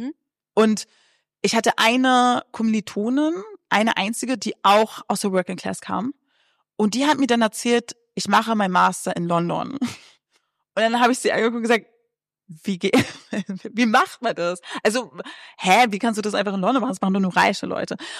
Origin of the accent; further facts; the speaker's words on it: Berlin, Germany; Also, ich bin in Berlin groß geworden mit einer alleinerziehenden Mutter.